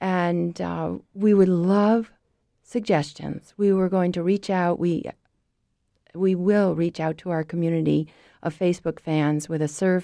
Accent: Freeport, Maine, United States; So please, whoever you are from Freeport, I'm from Freeport, call me.

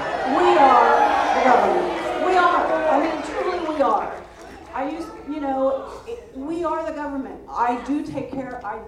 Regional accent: United States; so I'm proud American paying my taxes.

